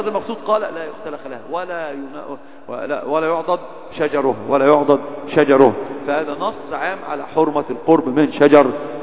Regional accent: Egypt; عندنا في مصر

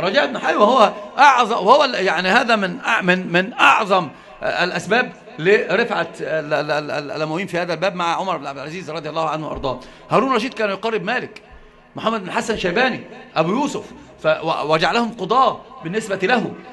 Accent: Egypt; يعني هو حتى عندنا في مصر يقولون إن كان حبيبك عسل

